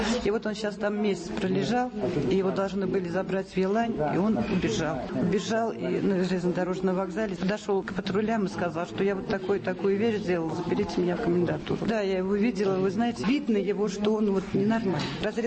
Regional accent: Tolyatti, Samara Oblast, Russia; я из Тольятти.

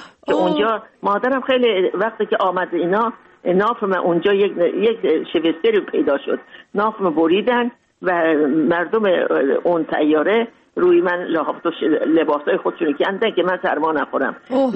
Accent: Mashhad, Razavi Khorasan, Iran; also born or lived in Moscow; now in Tajikistan; بزرگ شدم در مشهد، بزرگ در مشهد درس خوندم، بزرگ شدم

